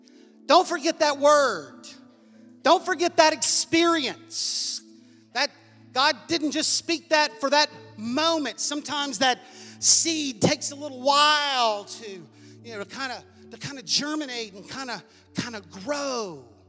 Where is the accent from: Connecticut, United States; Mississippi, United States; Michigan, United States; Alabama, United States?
Alabama, United States; I'm from Alabama, you know, I had no idea of the diversity of the world. I lived in the Bible Belt where churches on every corner